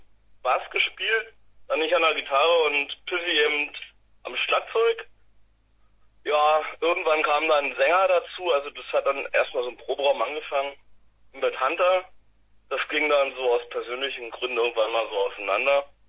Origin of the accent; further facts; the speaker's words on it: Finsterwalde, Brandenburg, Germany; Wir sind aus Finsterwalde. Südbrandenburg.